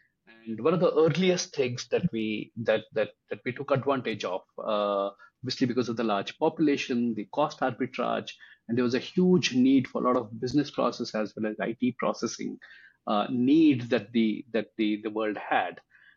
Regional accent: India; growing up in India and in graduating in early 90s

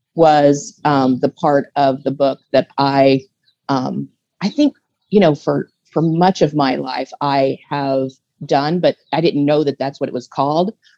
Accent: Dallas, Texas, United States; So I'm from Dallas, and we try to get up here a couple of times, you know, every other year.

